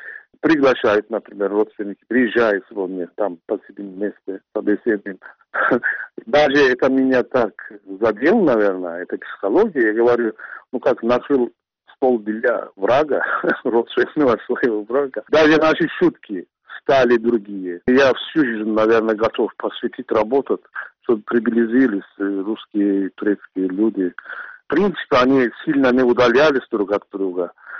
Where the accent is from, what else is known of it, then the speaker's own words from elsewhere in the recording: Turkey; now in Russia; Я с 91-го года живу в России, свою сознательную жизнь я прожил здесь. Очень многие турки, первые поколения, я скажу, приехали из Турции, относимся любовью к русскому народу, и поэтому мы здесь создали семьи.